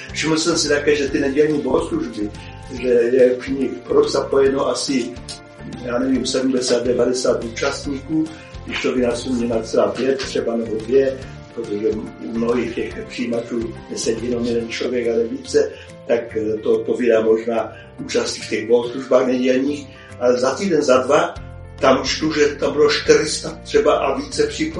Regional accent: Moravian-Silesian Region, Czechia; Víte, já jsem vyrůstal tady na Těšínsku, na Ostravsku celý život

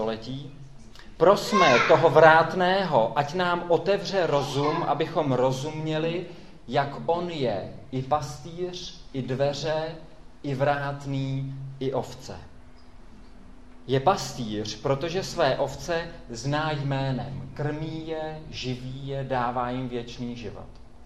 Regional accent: Husinec, South Bohemian Region, Czechia; Vyrostl jsem v Husinci. Z okna svého pokojíčku jsem se díval přímo do zahrady Husova domku.

